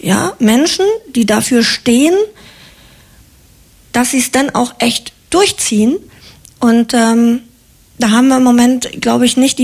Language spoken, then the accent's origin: German; Flensburg, Schleswig-Holstein, Germany; wir stammen beide aus Flensburg